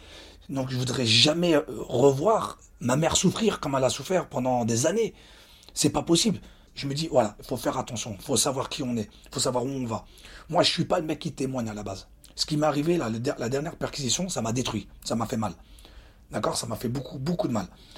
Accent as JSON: {"language": "French", "country": "France", "tie": "born or raised there", "said": "je suis né de parents immigrés, d'accord? Mes parents sont immigrés vers la France. Ok, je suis né en France, donc moi, pour moi, je suis français. J'ai grandi avec des Français, j'ai étudié dans l'école française. J'ai appris la langue arabe à l'âge de 20 ans, voire 21 ans."}